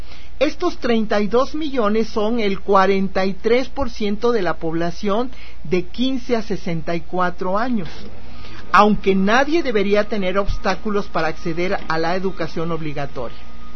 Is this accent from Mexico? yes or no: yes; Chiapas, Mexico; lo mandaron a un pueblo allá en mi tierra, en Chiapas, lejísimos